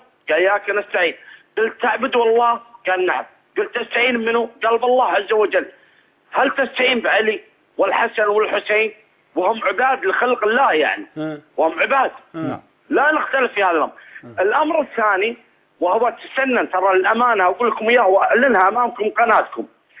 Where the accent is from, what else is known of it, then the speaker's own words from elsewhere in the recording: Kuwait; وانا من الكويت.